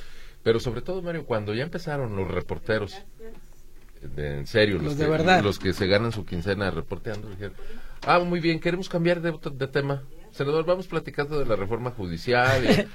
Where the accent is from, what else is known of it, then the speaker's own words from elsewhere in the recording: Mexico; Como mexicano me gustaría que no gane